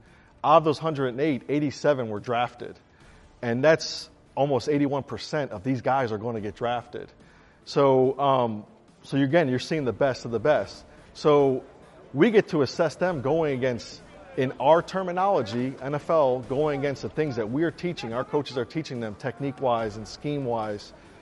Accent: Chicago, Illinois, United States; to have the opportunity to come to Chicago was kind of a dream come true. Growing up on the South Side, like you said, a Bears fan.

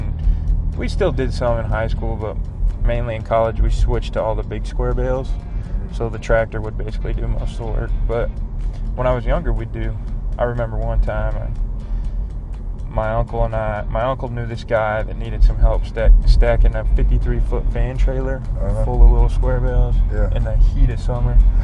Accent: Abilene, Kansas, United States; I'm from Abilene, Kansas.

